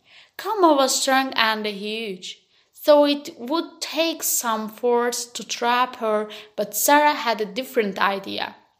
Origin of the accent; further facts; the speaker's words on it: Sumgait, Azerbaijan; born there; English is a second language; now in Baku, Azerbaijan; Well, I was born in Sumgayit in 2001. Sumgayit is an industrial city of Azerbaijan. There are 4 people in my family.